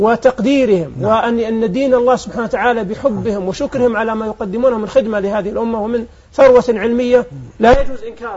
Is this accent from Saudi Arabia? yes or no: yes; Saudi Arabia; أنا أذكر بعض الكتاب لما حصل تشكيل هيئة كبار العلماء عندنا في السعودية.